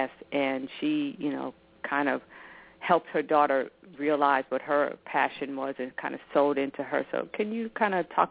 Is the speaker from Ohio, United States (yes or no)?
no; New York, United States; when my parents worked when we, you know, were growing up in New York.